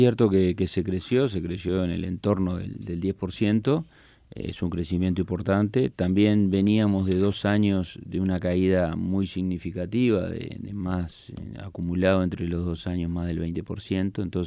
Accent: Uruguay; yo soy un uruguayo bastante tradicional, entonces los uruguayos somos futboleros

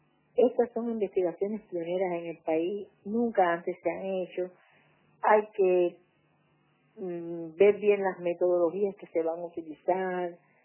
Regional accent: Cuba; porque en mi país nosotros estamos aplicando más del 60% de la superficie cultivada en Cuba

